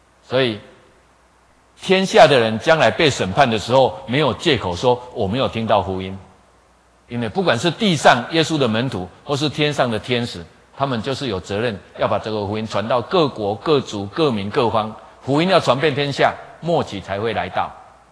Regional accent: Taiwan; 啊，所以我们台湾人很聪明，就把钱换成金纸用烧的

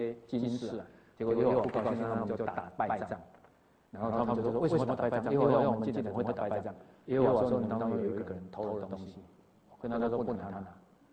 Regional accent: Taiwan; 我们台湾人好像没有用撕裂衣服表示，他们是用这种方法。

